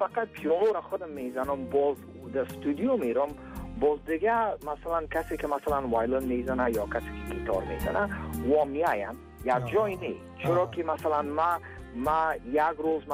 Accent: Afghanistan; خودم چون افغان هستم

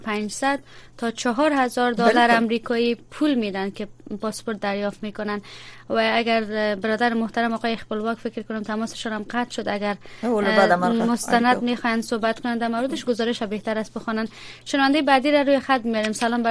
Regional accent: Herat, Afghanistan; من خودم شخصا از هرات هستم. بنان یک سری معلومات از ولایت هرات دارم.

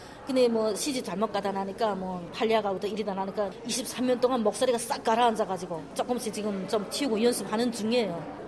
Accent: Pyongyang, North Korea; also born or lived in China; now in South Korea; 원래 내가 7살 때부터 평양에서 노래를 했어요. 고향이 평양이니까 예, 평양에서 노래를 하면서 아코디언도 배우고

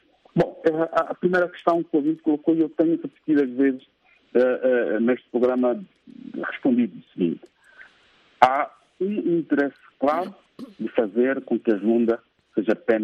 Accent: Cambu, Angola; O que está em Luanda não pode seguir para quem está, por exemplo, no Cambu, na minha terra natal.

